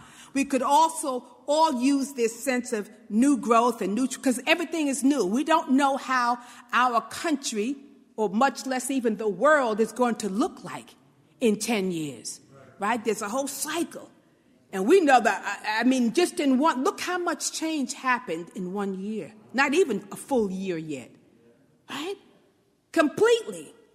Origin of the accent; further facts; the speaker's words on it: Brooklyn, New York, United States; because I am a native New Yorker. I'm a girl from Brooklyn.